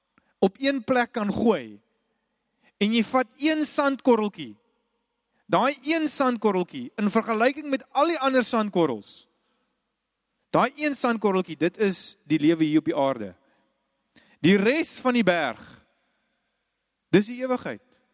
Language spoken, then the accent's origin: Afrikaans; England, United Kingdom; Afrikaans is a second language; waar ek vandaan kom in Engeland